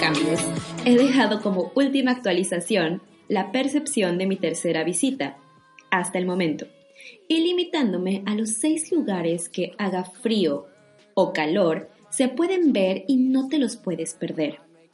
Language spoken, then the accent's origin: Spanish; Mexico; now in Germany; una mexicana viviendo en Alemania